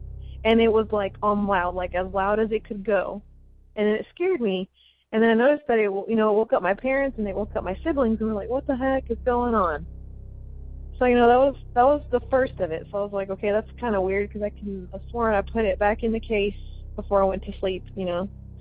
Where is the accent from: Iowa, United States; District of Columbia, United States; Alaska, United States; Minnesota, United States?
Iowa, United States; Sioux City; I am from Sioux City, Iowa.